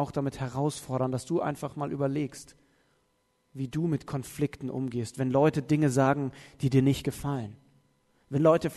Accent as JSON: {"language": "German", "region": "Southern Germany", "country": "Germany", "said": "ich komme ja aus Süddeutschland, aber hier im Norden wurde mir gesagt"}